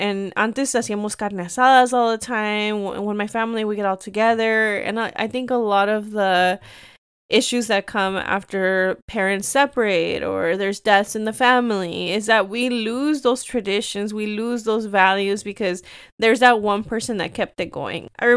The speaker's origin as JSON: {"language": "English", "country": "United States", "said": "I am from two worlds. I am Mexican American and I'm very proud of who I am and how lucky I am to have two cultures."}